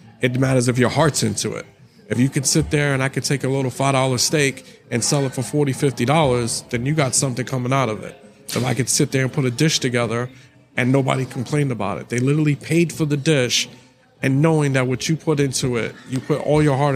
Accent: New York City, New York, United States; I grew up in the Bronx in New York.

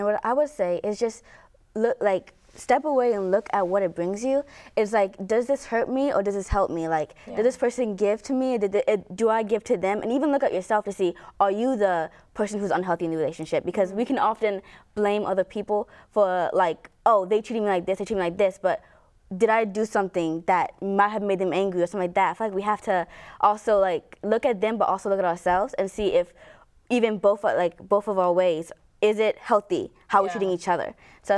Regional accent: Alabama, United States; I'm 15 years old, and I'm from Alabama.

